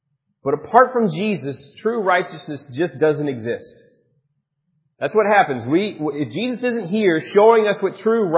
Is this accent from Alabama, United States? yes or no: yes; Alabama, United States; I grew up in Alabama.